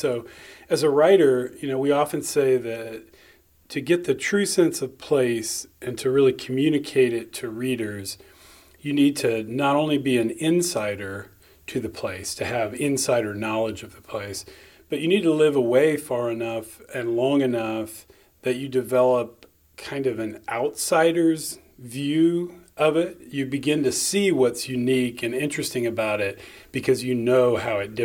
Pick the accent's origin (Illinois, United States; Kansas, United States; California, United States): Kansas, United States; Dodge City; now in Indiana, United States; So I grew up in Dodge City in western Kansas in a very distinct milieu with people who really stand out in my memory. And even though I've lived in Indiana for 20 years